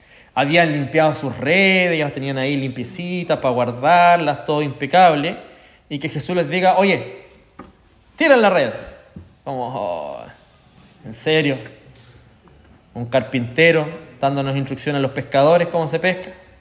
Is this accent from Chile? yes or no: yes; Temuco, Araucanía, Chile; moved away; tuve la oportunidad de viajar a mi tierra natal, Temuco